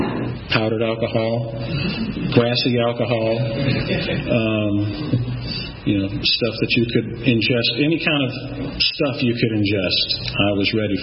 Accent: Atlanta, Georgia, United States; I grew up here in Atlanta. My family dates back to the 1840s here in Atlanta.

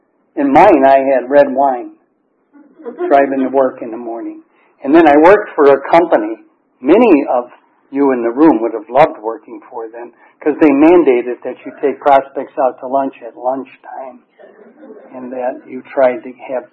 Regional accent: Chicago, Illinois, United States; born there; I lived in a household, and I was born in Chicago, Illinois, and I lived in a household where Dad was involved in the church, Mom had a choir in two churches

